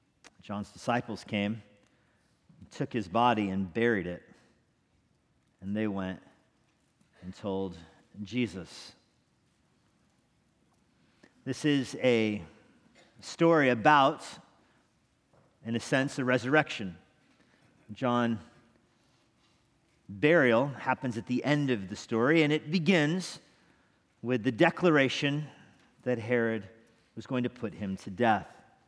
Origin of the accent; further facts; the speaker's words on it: United States; I thought, I'm an American. I should go to church at least once in my life.